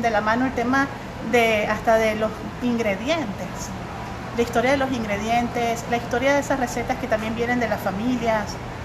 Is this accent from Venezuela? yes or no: yes; Venezuela; now in Mexico; yo vengo de Venezuela y tengo aquí ya 15 años